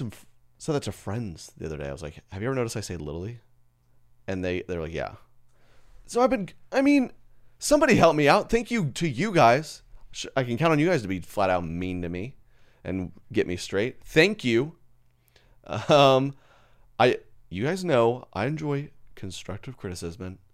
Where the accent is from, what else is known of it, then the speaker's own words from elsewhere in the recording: Arkansas, United States; Like, listen, I'm from South Arkansas, so I know.